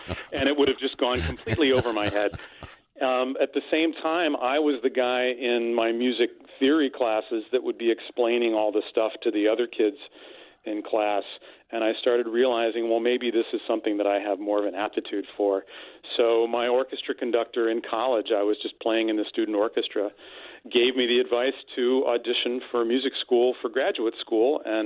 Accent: Ohio, United States; I grew up in Northeast Ohio, and they offered some wind instrument opportunities to us in elementary school

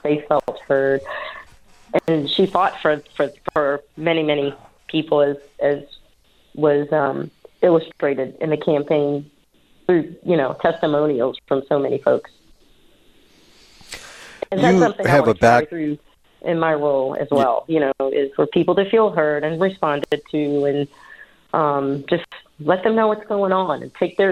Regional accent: Louisiana, United States; Okay, so I grew up in St. John Parish. I'm very proud of that. My mother's from uptown. My dad's from out there. But I've been in the city over 30 years

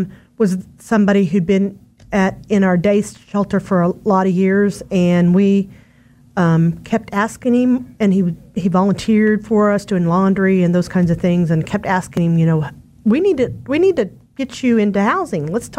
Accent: Oklahoma, United States; now in Kansas, United States; So I'm originally from Oklahoma, and I'm clergy. I met my husband in grad school, and he brought me back to Kansas.

